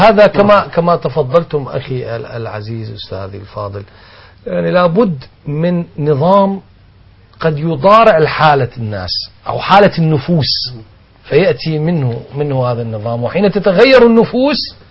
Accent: Deir ez-Zor, Deir ez-Zor Governorate, Syria; كنا خارجين من مسجد الحميدي في مدينتي في دير الزور

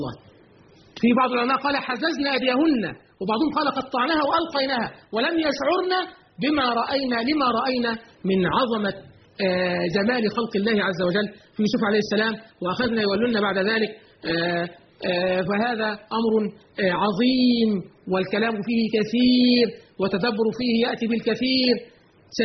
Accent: Egypt

